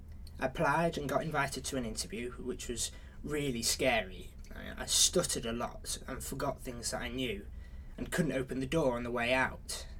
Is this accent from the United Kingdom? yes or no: yes; Liverpool, North West England, United Kingdom; Right, I'm originally from Liverpool.